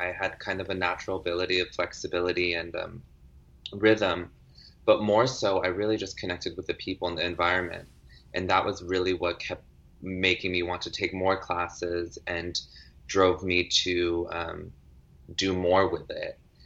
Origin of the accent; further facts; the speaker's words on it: New Hampshire, United States; growing up in New Hampshire, I was really the only African American around in my grade, in my school, and especially in the dance studios.